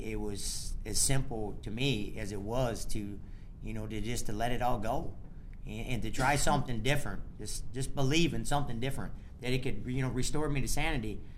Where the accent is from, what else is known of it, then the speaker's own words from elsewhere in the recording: Rockford, Illinois, United States; and I'm actually from Rockford